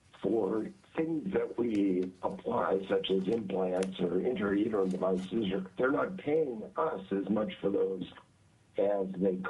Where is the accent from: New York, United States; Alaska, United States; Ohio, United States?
Alaska, United States; Fairbanks; I was born and raised in Fairbanks and started Interior Women's Health Clinic in 2003.